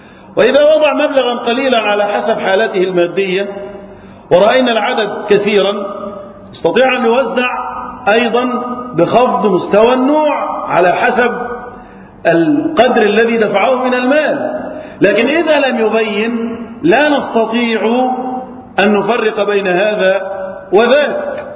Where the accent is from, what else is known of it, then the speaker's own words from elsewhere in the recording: Egypt; اللهم احفظ بلدنا مصر وسائر بلاد المسلمين من الفتن.